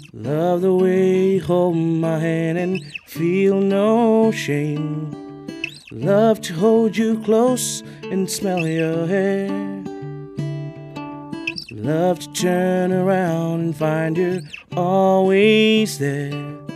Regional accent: Malaysia; I'm Malaysian.

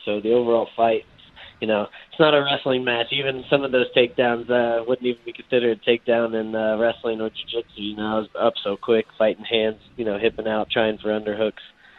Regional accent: Indiana, United States; moved away; I guess I'm originally from Indiana, so I know a little bit. I've been out here in Arizona like 6-7 years

